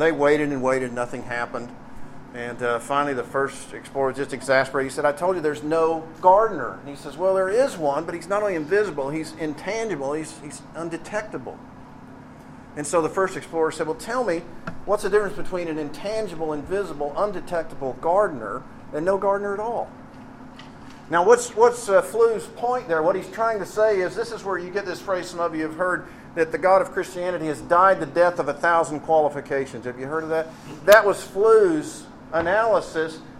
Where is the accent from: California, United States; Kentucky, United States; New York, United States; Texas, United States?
Texas, United States; Amarillo; now in Philadelphia, United States; Born and raised in Amarillo, and as you heard, went to West Texas State University. Never thought I'd wind up in Philadelphia.